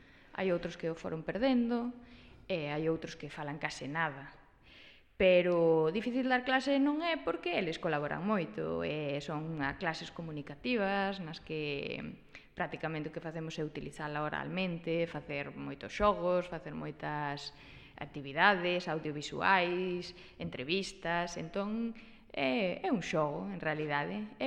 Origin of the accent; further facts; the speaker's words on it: Galicia, Spain; now in London, United Kingdom; que os galegos éramos os que emigrábamos e había unha comunidade galega moi forte